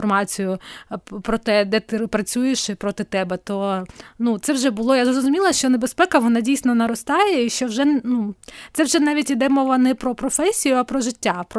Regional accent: Crimea, Ukraine; а я взагалі-то не з Львова, я взагалі-то кримчанка.

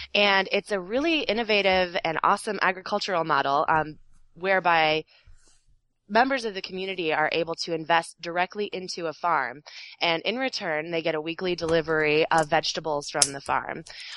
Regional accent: Colorado, United States; And in my travels and in my experience growing up in Colorado

